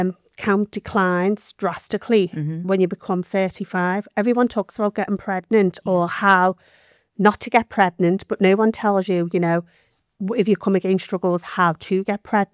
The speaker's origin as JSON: {"language": "English", "town": "Liverpool", "region": "North West England", "country": "United Kingdom", "said": "I'm from Liverpool."}